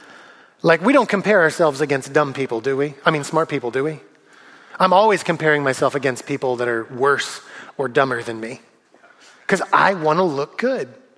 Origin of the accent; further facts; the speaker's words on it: California, United States; now in Sherwood, United States; I saw a gopher over there once and I'm from California, so that's wilderness. When I moved out to Sherwood, like, I wasn't used to like some things that people in Oregon are very used to.